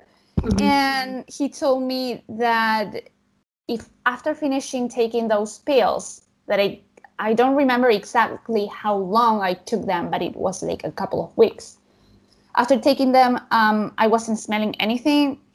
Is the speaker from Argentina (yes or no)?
yes; Argentina; I'm 25 years old and I'm from Argentina. I was born in a city that is right in the middle of the country and I have lived here my whole life.